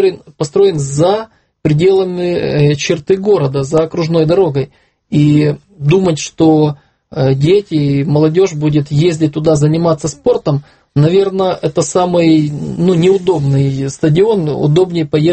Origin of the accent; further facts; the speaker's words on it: Lviv, Lviv Oblast, Ukraine; Ну, мой родной город Львов